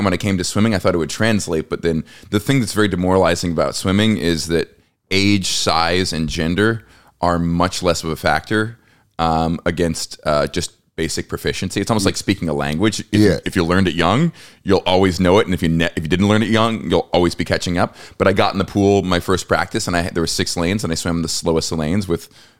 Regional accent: Corpus Christi, Texas, United States; also born or lived in Atlanta, Georgia; I grew up in Corpus Christi, Texas, in Atlanta, Georgia.

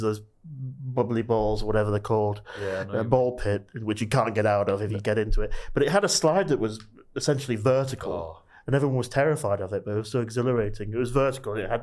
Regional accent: Manchester, North West England, United Kingdom; Well, I'm from Manchester and I went to boarding school in Manchester.

